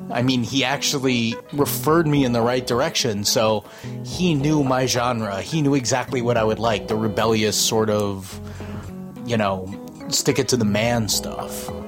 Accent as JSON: {"language": "English", "town": "Brunswick", "region": "Maine", "country": "United States", "tie": "born or raised there", "said": "where I grew up in Brunswick, Maine."}